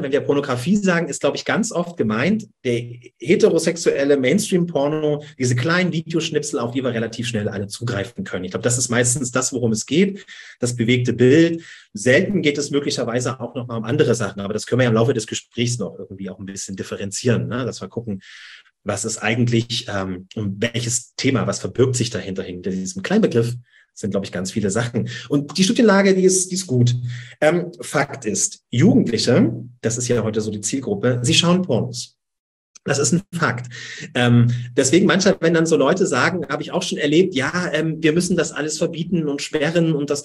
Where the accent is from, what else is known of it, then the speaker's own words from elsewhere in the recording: Saxony, Germany; accent: Saxon; Also ich hier in Dresden, ja. Ich versuche, das Sächsische etwas hinauszutun aus meinem Dialekt und Hochdeutsch zu reden.